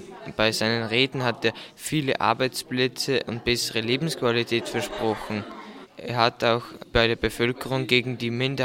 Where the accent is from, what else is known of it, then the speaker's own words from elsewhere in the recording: Austria; gewann zuerst in Deutschland und dann auch bei uns in Österreich Stimmenzuwächse.